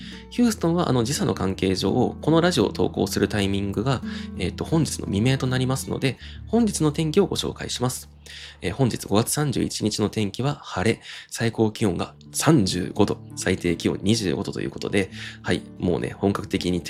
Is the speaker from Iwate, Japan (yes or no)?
no; Kobe, Hyogo, Japan; also born or lived in Christchurch, New Zealand; now in Tokyo, Japan; 私が現在住んでいる東京都、私の出身地である兵庫県神戸市、私のもう一つのふるさとである、ニュージーランドクライストチャーチ、そして私が、2年間仕事で駐在していたアメリカテキサス州ヒューストン